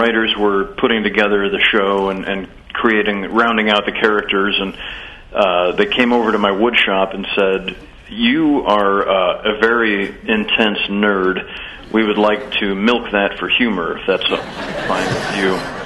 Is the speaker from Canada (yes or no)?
no; Midwest, United States; We call it growing up in the Midwest. I know how to use a hammer, and I make things out of wood.